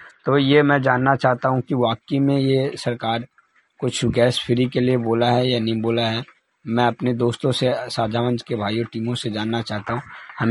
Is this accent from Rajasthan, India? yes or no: no; Bihar, India; बिहार से।